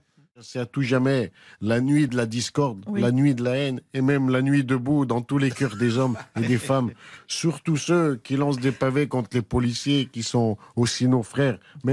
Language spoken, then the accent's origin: French; Constantine, Constantine Province, Algeria; Parce que chez nous, à Constantine, il y avait une journée que Tata Jamila, elle appelait sa journée du soleil.